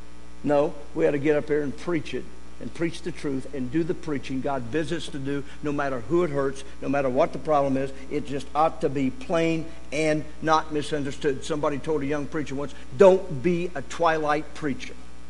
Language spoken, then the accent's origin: English; Vandalia, United States; I came back and I taught, and I was a principal in my hometown. I was a townie boy.